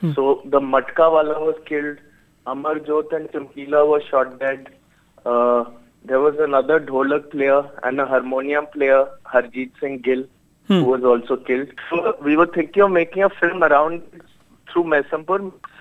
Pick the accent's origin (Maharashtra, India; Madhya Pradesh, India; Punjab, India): Punjab, India; मैं पंजाब में पला बड़ा